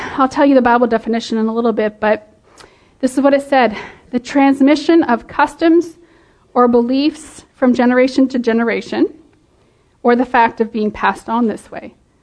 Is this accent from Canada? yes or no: yes; English Canada, Canada; I grew up in English Canada, and when we moved to French Canada, it was a culture shock.